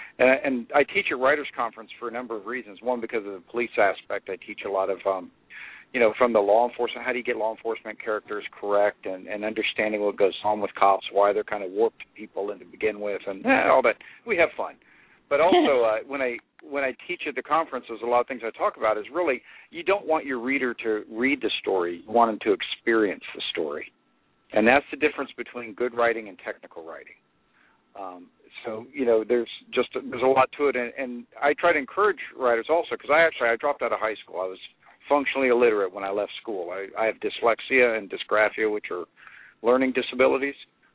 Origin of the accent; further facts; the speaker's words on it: Merritt Island, Florida, United States; I'm a born and bred Floridian. I was born up in Brevard County, Florida, if any of you all know where that is, Merritt Island, where the Space Center is and everything.